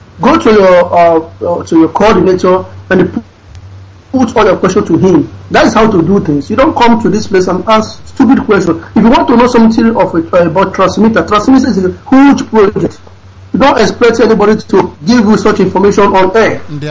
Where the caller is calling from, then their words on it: Ukraine; I'm calling from Ukraine, director.